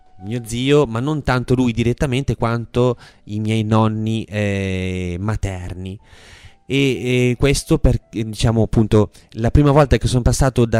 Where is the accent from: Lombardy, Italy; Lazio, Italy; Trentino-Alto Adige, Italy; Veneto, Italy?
Lombardy, Italy; Milan; Io sono di Milano